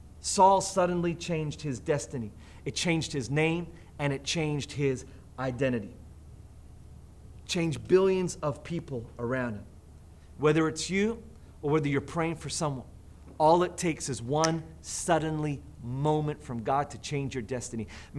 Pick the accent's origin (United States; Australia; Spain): Australia; also born or lived in Philippines / Perth, Australia; I am Australian. Again, if you don't know my story, I am Aussie. In fact, I'm half Aussie, half New Zealander, but I was born here in the Philippines. I went to an American school, and I lived in Perth for 7 years.